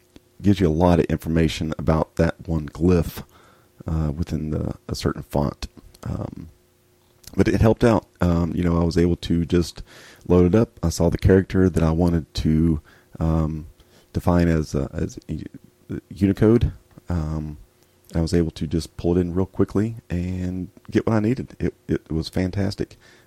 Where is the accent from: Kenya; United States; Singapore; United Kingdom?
United States; I'm American